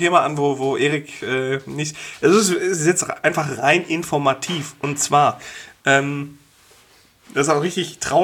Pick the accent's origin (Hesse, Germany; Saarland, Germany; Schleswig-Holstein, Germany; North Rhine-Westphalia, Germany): North Rhine-Westphalia, Germany; Wulfen; Ja, also da, wo ich aufgewachsen bin, in Wulfen, da hast du ja das Munitionsdepot, die Muna.